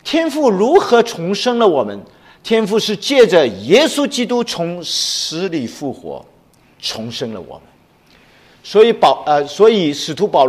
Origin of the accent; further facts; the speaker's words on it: China; 我想特别是我们中国人可能父亲这个称呼啊，不 也不一定是爱的代表。我们中国人更喜欢用母亲啊来诠释爱